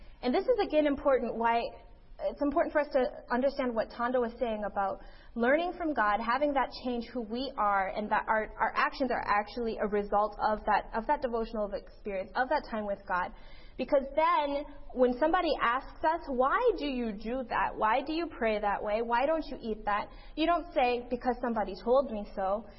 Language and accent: English; United States; born or raised there